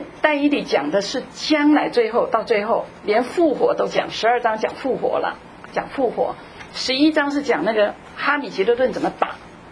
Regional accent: China; 他说这个太监就是跟我们中国人的太监是同一个字，也是一样的。

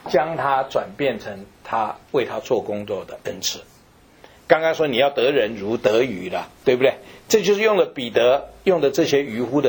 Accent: China; 我们中国人吃那个便当一蒸起来那不得了

